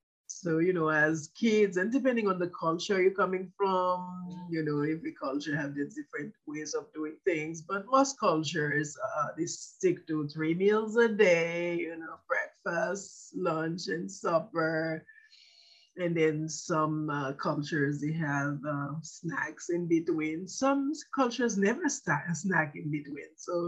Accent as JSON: {"language": "English", "country": "Haiti", "tie": "born or raised there", "moved": "yes", "lives_now": "United States", "said": "I grew up in Haiti, and there are some fruits that we had in Haiti, we do not have them in the United States. So when I had, when I came here, I had to adapt."}